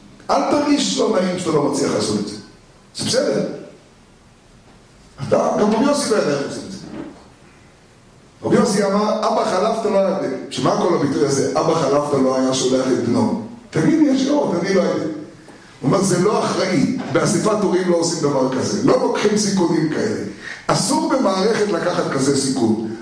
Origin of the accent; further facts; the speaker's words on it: Jerusalem, Jerusalem District, Israel; אני גדלתי בשערי חסד כשאסור היה ללכת למירון